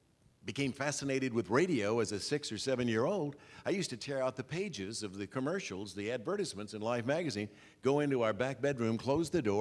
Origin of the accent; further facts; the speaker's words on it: Jackson, Tennessee, United States; as teenagers, growing up in Jackson, WHBQ in Memphis came in like a local, and we all listened to that radio station